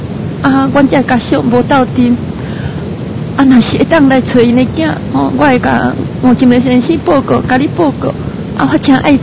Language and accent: Chinese; Fujian, China; 我是福建人